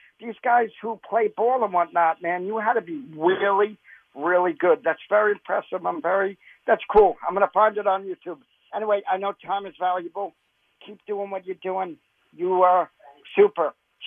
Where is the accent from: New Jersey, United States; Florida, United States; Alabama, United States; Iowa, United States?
New Jersey, United States; Manalapan; I grew up in Manalapan with my twin.